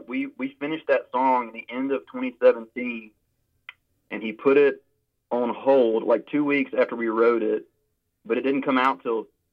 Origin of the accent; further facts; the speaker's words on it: Louisiana, United States; I am from Louisiana, awesome. And I still live in Louisiana